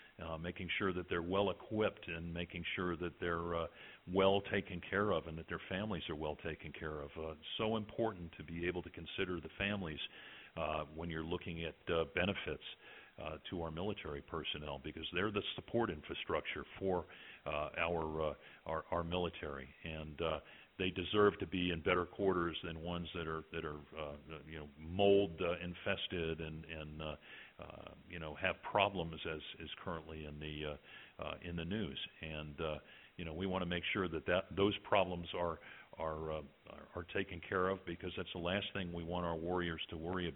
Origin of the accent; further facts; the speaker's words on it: Virginia, United States; My home state of Virginia will tell you that they have combated veterans homelessness